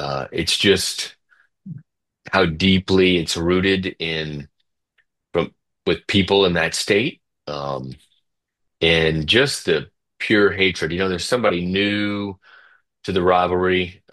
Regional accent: Biloxi, Mississippi, United States; I'm from Biloxi, originally raised there. So I went to Mississippi State.

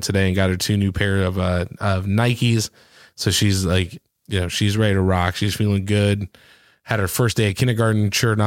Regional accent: Canton, Michigan, United States; moved away as an adult; now in Nashville, United States; Yeah, so Canton is actually my hometown. I grew up there. I lived there until I was like 27. Before I moved down here to the Nashville area. Really nice kind of suburb outside Detroit.

